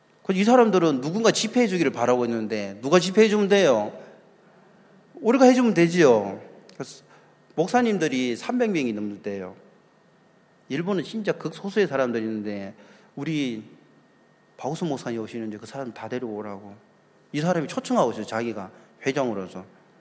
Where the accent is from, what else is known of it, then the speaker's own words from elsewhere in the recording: South Korea; 나 한국에서 온 사람인데